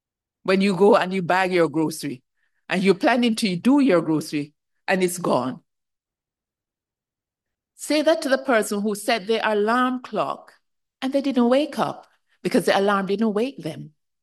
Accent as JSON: {"language": "English", "country": "Jamaica", "said": "As I said, I'm from Jamaica, and there are times in Jamaica where when it rains"}